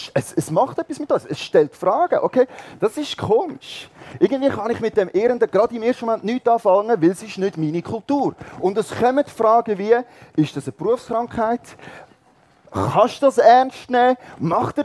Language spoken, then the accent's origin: German; Switzerland; Ich weiss, wir als Schweizer, wir haben schon fast eine Zwangsneurose.